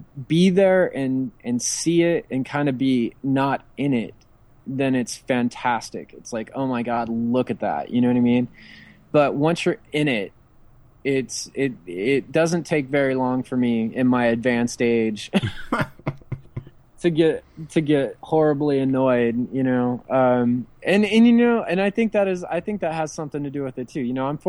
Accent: San Diego, California, United States; San Diego is always going to be my favorite. You know, I mean, that's just, it's my hometown con.

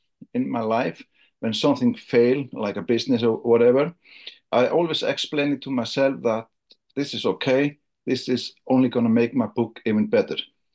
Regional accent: Iceland; English is a second language; Yeah, the short story, I come from Iceland. I'm an Icelander, and I have been a professional speaker in Iceland now for almost 3 decades

